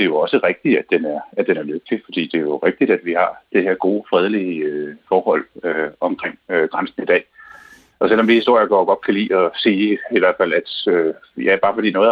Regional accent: Vejle, Region of Southern Denmark, Denmark; Jeg kommer fra Vejle.

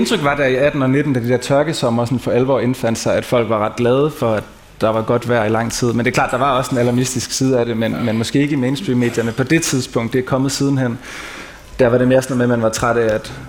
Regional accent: Central Denmark Region, Denmark; Jeg er jo fra Mols

